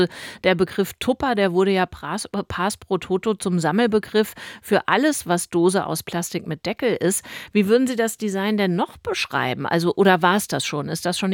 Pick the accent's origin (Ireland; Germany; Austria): Germany; West Germany; In meiner Kindheit in Westdeutschland in den 80er Jahren